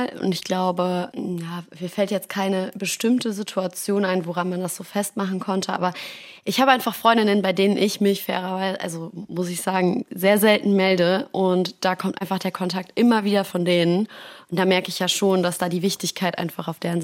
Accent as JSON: {"language": "German", "town": "Frankfurt", "region": "Hesse", "country": "Germany", "tie": "born or raised there", "moved": "yes", "lives_now": "Berlin, Germany", "said": "dadurch, dass ich ja auch aus meiner Heimat quasi Frankfurt weggezogen bin und nach Berlin bin"}